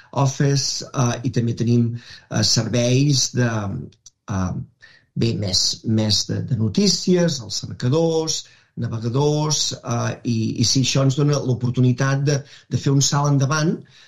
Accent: Manresa, Catalonia, Spain; fes un itinerari per visitar Manresa, que és d'on soc jo

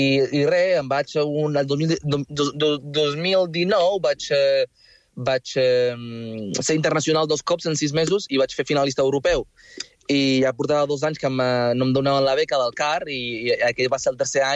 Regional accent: Palamós, Catalonia, Spain; born there; jo he nascut a Espanya, he nascut a l'Hospital de Palamós

